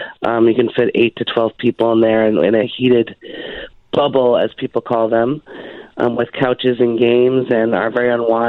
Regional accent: Chicago, Illinois, United States; I mean, for me, growing up in Chicago, when I was a kid and my dad worked right in the Loop

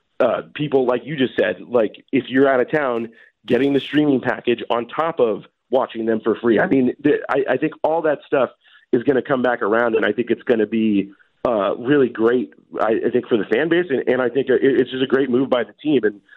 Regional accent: Oregon, United States; You talk about how we're the same age. I mean, how many we grew up in Oregon.

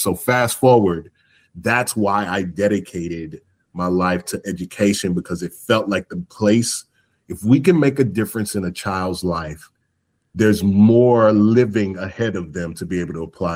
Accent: Dallas, Texas, United States; So I grew up in Oak Cliff, DeSoto, a little bit of Pleasant Grove. I'm, you know, a Southern Dallas kid.

